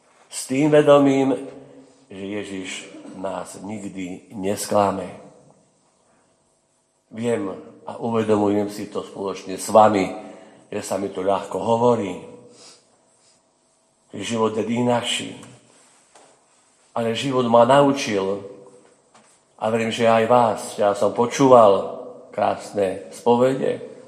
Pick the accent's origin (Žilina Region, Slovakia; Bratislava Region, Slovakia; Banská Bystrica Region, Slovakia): Žilina Region, Slovakia; Som z Oravy tiež viem pracovať však.